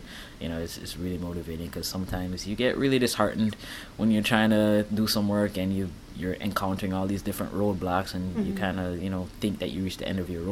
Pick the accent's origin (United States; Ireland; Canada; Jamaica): Jamaica; People find it, you know, unusual as a Jamaican, but I do like the snow.